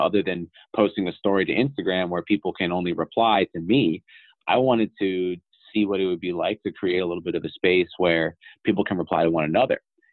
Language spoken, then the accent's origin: English; Maryland, United States; I had no idea what it was, even though I'm from Maryland.